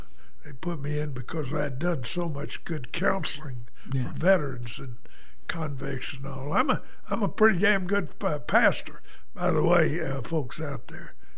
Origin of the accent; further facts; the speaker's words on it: Houston, Texas, United States; I'm from the Houston area.